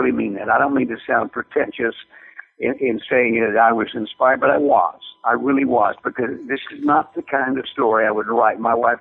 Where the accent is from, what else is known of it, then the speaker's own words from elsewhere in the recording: Lubbock, Texas, United States; Steve, I was born and raised in Texas, and I grew up in Lubbock, Texas, which is the home of Texas Tech University, of which I graduated in 1963.